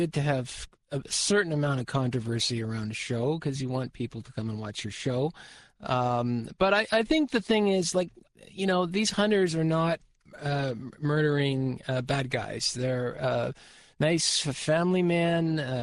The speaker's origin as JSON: {"language": "English", "town": "Squamish", "region": "British Columbia", "country": "Canada", "tie": "born or raised there", "said": "I grew up around Native American people. We had this kind of a ranch resort that my dad created up in Squamish, British Columbia. And I grew up around medicine people and shamans"}